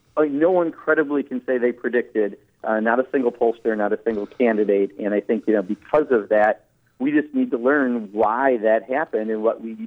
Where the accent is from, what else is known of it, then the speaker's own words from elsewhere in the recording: Kenosha, Wisconsin, United States; Kenosha, as you know, is my hometown, and you know, grew up there. Still know a lot of people down there.